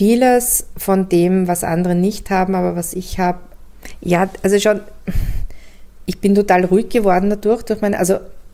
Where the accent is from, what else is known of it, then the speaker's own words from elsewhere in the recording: Austria; Oder eine absolute Ruhe, die wir ja bei uns in Mitteleuropa oder in Österreich nie haben.